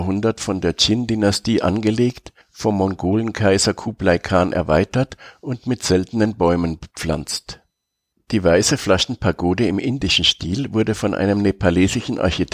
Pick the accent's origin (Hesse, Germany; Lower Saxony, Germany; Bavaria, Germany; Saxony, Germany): Bavaria, Germany; Munich; die auch die Allianz Arena in meiner Heimatstadt geplant hatten